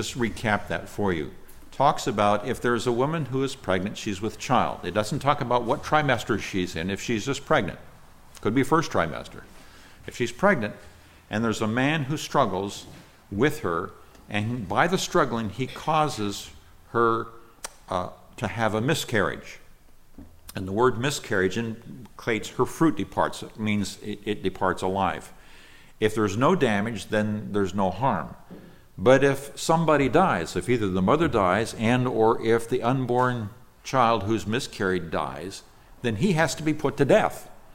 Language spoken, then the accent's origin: English; Nigeria; Keep in mind that I grew up in Nigeria, West Africa, one of the troubled nations.